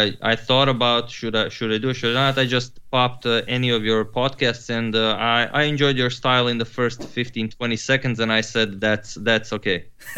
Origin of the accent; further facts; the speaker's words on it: Križevci, Koprivnica-Križevci County, Croatia; English is a second language; we have a really, really awesome homebrewed beer here in my hometown. It's called Križevačko Pivo, and it's simply the best beer. It's not available anywhere else, so if you want to try it, you have to come to my hometown.